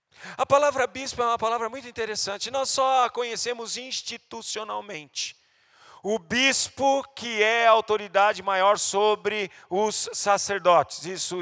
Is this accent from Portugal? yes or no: no; Brazil; neste país que conhecemos como Brasil, nos quais muitos de nós nasceram e somos brasileiros, essa é a nossa nacionalidade.